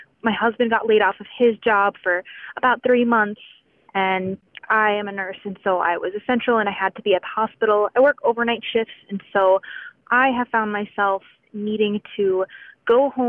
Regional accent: Fargo, North Dakota, United States; I'm from Fargo, North Dakota.

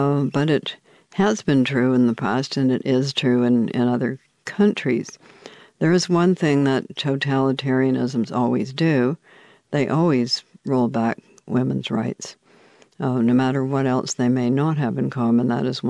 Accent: Canada; As a Canadian, I was simply going back to my roots, which were among those New England Puritan ancestors.

